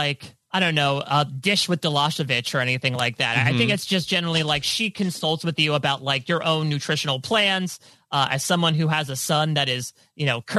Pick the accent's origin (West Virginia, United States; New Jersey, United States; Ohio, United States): New Jersey, United States; We're all from New Jersey. Maybe it's in the water here. Maybe I should be drinking more water in New Jersey.